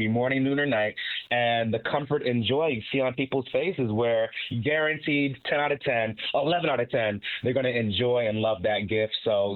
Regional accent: New Jersey, United States; You know, it's crazy. I'm actually from New Jersey, but did not have apple butter.

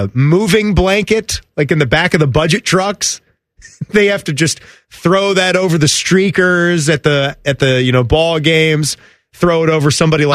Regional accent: Manassas, Virginia, United States; So this was in the lovely town of Centerville, Virginia. Just a stone's throw from where I grew up in Manassas.

